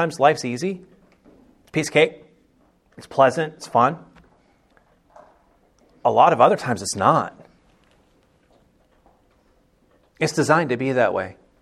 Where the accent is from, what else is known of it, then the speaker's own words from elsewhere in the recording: Florida, United States; I'm from Florida. I don't like Orlando.